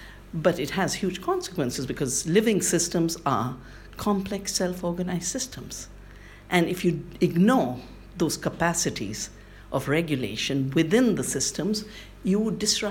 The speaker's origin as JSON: {"language": "English", "country": "India", "said": "I'm from India."}